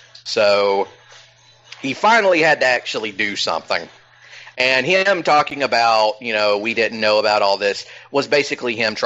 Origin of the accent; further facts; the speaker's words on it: Georgia, United States; It's Governor of my home state of Georgia, Brian Kemp